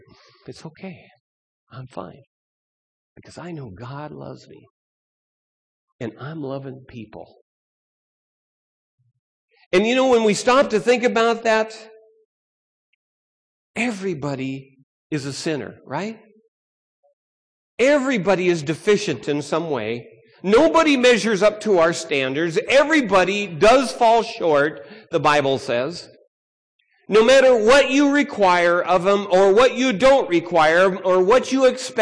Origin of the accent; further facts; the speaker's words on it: Seattle, Washington, United States; Now, I'm from Seattle area, and up north there's a few different islands